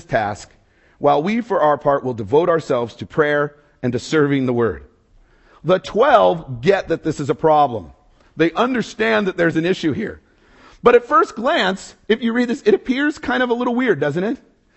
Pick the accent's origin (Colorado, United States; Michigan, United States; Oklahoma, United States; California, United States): California, United States; Los Angeles; You know, it's LA. I stopped telling people I was from Los Angeles. I just said, I'm from elsewhere, you know.